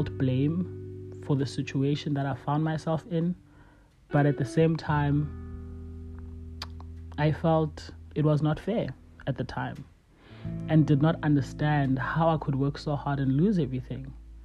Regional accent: Cape Town, Western Cape, South Africa; Born and bred in Cape Town. Grew up between Cape Town and the Eastern Cape.

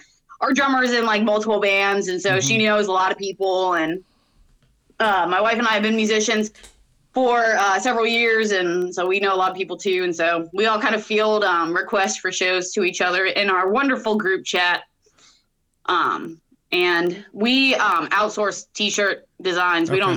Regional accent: Orlando, Florida, United States; now in Gainesville, United States; I mean, we live in Gainesville now, but we're from Orlando. At least my wife and I are.

